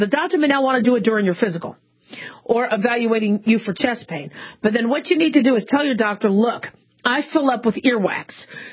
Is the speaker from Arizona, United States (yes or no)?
yes; Phoenix, Arizona, United States; one of the things that scared us growing up in Phoenix, Arizona, is people would be getting crickets crawling into their ears